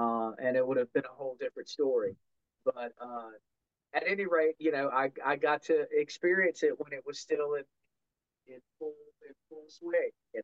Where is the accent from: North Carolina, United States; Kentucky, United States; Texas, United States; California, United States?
North Carolina, United States; Well, it was really kind of crazy because I was a kid from North Carolina.